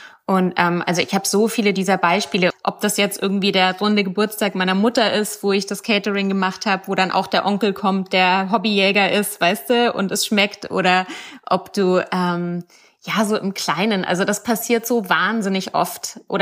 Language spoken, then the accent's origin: German; Bavaria, Germany; also born or lived in Austria; Und ich komme ja ursprünglich aus Bayern. Ich habe lange auch in Österreich gelebt.